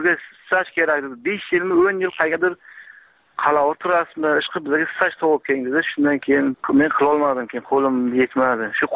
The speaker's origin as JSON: {"language": "Uzbek", "town": "Samarkand", "region": "Samarqand Region", "country": "Uzbekistan", "said": "Men Samarqanddan, bitta qo'lim yo'q"}